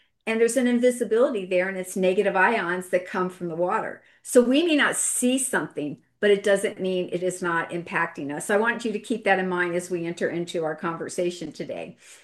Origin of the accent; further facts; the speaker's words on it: Japan; I was raised in Japan.